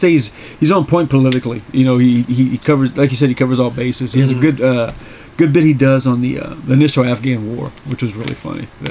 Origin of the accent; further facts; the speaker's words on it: Louisiana, United States; You know, my hometown. There's the Shadows on the Tesh is the name of the main plantation home down there